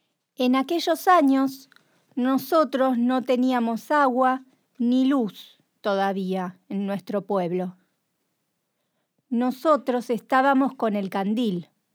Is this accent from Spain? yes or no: yes; Alía, Extremadura, Spain; Yo soy de Extremadura. Y la parte de la que yo soy, que soy de Alía, a 18 kilómetros de Guadalupe, es un terreno muy seco, mucha calor.